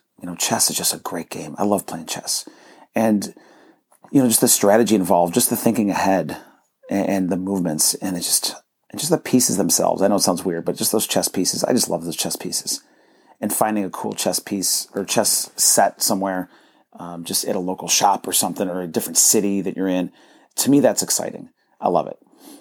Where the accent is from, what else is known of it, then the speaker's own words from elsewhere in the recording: New York, United States; The funniest part is I grew up near Buffalo, New York, and, you know, in Canada, curling's big.